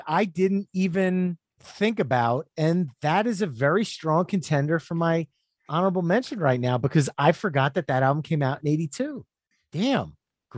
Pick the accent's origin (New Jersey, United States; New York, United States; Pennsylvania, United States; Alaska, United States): New Jersey, United States; So we're from New Jersey, honeymooning in Aruba